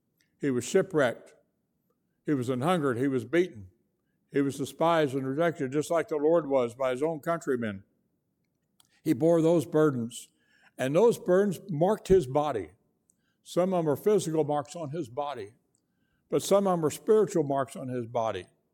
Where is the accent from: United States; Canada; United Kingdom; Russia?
United States; San Antonio, Texas; I'm from San Antonio. We can say San Antonio.